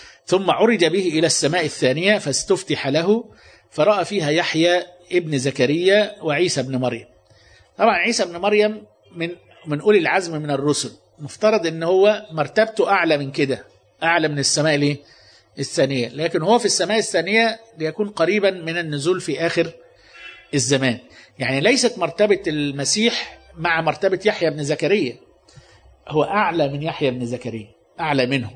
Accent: Mecca, Makkah Province, Saudi Arabia; احنا عندنا في مكة يعني في نسمع عن

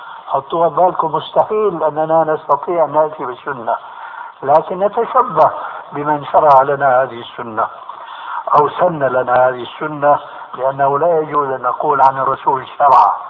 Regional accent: Syria; عندنا في الشام يسمى المقدمة بالتذكير

